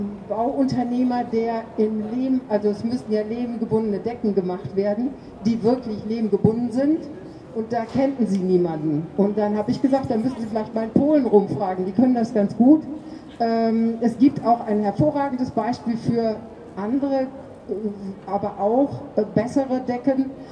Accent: North Rhine-Westphalia, Germany; ich bin groß geworden im Sauerland auf einem großen Hof.

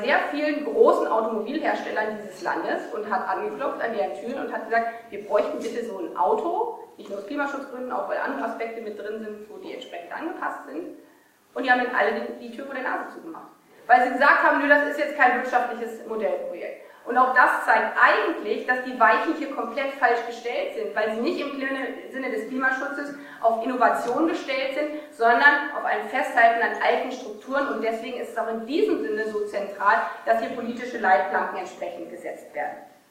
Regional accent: East Germany, Germany; Auch nicht in Ostdeutschland. Und das sage ich als Ostdeutsche.

